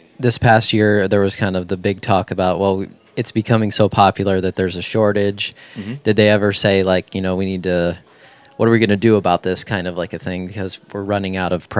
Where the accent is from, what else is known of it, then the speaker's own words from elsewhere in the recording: Minnesota, United States; I was always growing up in Minnesota